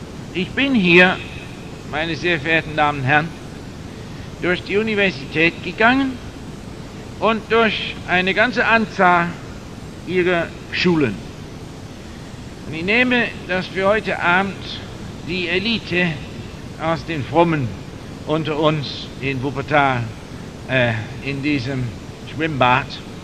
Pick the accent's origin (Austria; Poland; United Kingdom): United Kingdom; England; German is a second language; moved away as an adult; also born or lived in United States / Turkey / Norway; now in Switzerland; ich bin ja Engländer, schon einige Jahre in der Schweiz und viele Jahre in Amerika und Türkei und Bergen in Norwegen gewesen.